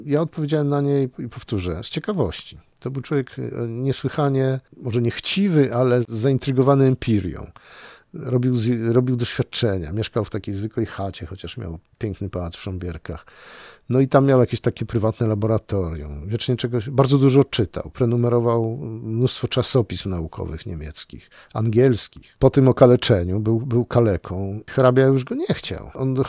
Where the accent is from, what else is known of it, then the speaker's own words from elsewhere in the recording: Świętokrzyskie Voivodeship, Poland; Myślę, że moje pochodzenie tutaj zdecydowało, a ja pochodzę z Gór Świętokrzyskich, gdzie wojna była czymś zupełnie innym niż to, jak ją widziano, czy przeżywano nawet tutaj na Śląsku.